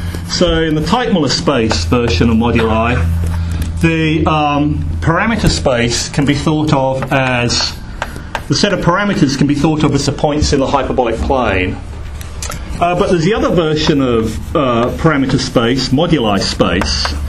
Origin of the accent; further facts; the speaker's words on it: England, United Kingdom; I grew up in England, and I did pretty well in high school, except in French. And I've got no ear for foreign languages